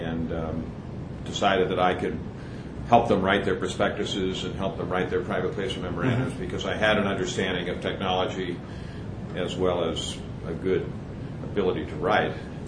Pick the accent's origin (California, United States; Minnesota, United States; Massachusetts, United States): California, United States; Orinda; also born or lived in Berkeley; I grew up in Arinda, California, which is right behind the Berkeley Hills.